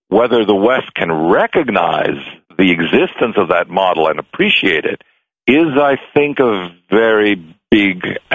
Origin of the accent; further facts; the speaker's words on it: Italy; English is a second language; now in United States; My father was Russian, and my mother German, and I was raised in Italy, and now I live in the United States.